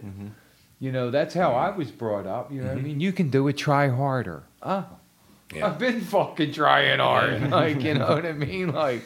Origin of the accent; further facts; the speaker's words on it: Philadelphia, Pennsylvania, United States; I mean, I'm homegrown Philadelphian.